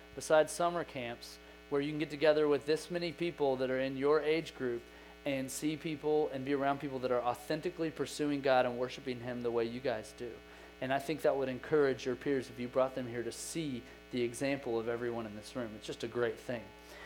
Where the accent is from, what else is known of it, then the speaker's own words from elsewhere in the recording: Oklahoma, United States; And, you know, I grew up in Oklahoma. We didn't have this tax-free weekend that you guys have this weekend.